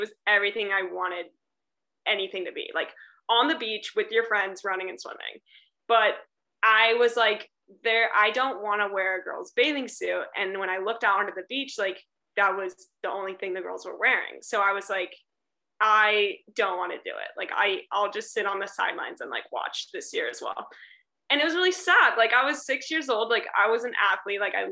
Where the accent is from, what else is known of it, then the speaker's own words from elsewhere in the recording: California, United States; I mean, I am from Northern California, so I think it's way more of a thing in Southern California.